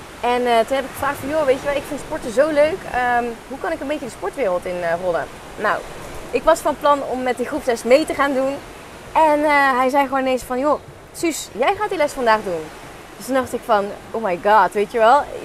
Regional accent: North Brabant, Netherlands; now in Leiden, Netherlands; Ik woon in Leiden. Ik kom officieel uit Brabant.

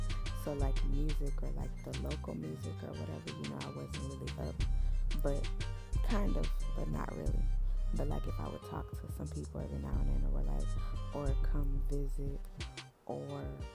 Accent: Houston, Texas, United States; so I'm from Houston, okay? Houston motherfucking Texas, okay? North side in this house, okay? But I've lived around Houston or whatever, you know. But I'm from North side, okay?

